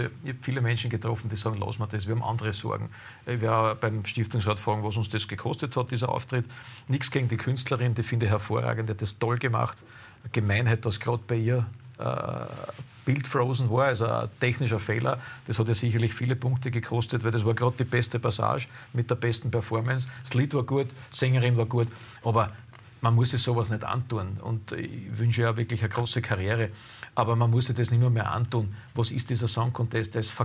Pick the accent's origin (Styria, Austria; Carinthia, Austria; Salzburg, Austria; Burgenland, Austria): Styria, Austria; weil es bei uns in der Südsteiermark gerade den 88er Semmling verbieten wollen, einen der berühmtesten und besten Weine, die wir dort haben